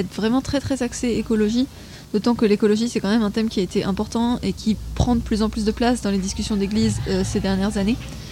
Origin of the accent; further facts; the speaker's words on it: Saint-Étienne, Auvergne-Rhône-Alpes, France; j'ai 18 ans et je viens de Saint-Étienne.